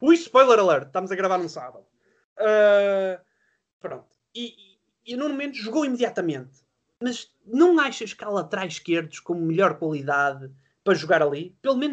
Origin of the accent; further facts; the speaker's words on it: Portugal; nós como portugueses